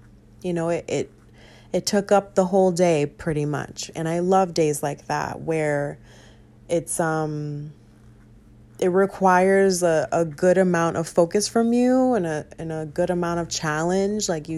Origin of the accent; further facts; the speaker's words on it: United States; born there; I'm 34 years old. I'm a single Puerto Rican woman. I live in Connecticut. I was born in the United States, yada, yada, yada.